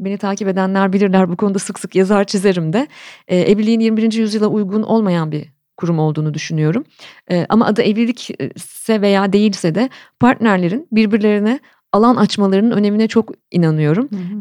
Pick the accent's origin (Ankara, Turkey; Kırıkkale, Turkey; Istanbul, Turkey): Ankara, Turkey; Ankaralıyım.